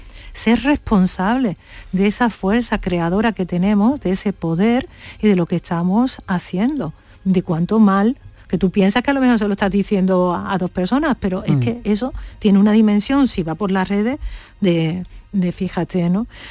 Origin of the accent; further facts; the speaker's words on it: Andalusia, Spain; yo lo digo porque como soy andaluza me sale así.